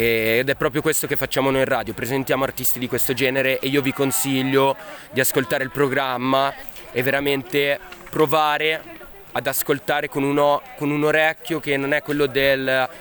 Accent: Ticino, Switzerland; se io sono ticinese, ascolto un rapper ticinese, io capisco subito che non sta parlando del Ticino

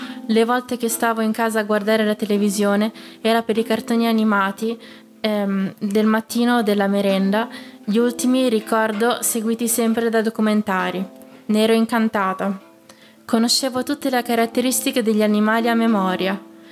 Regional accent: Pedrinate, Ticino, Switzerland; Fortunatamente ho passato l'infanzia a Pedrinate, il paesello sopra il Pens di Chiasso, circondato dal bosco.

